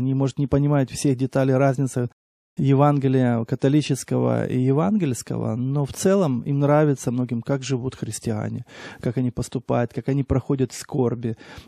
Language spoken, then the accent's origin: Russian; Ukraine; Он не знал, что у нас с Украины, думал, что у нас с Великобритании.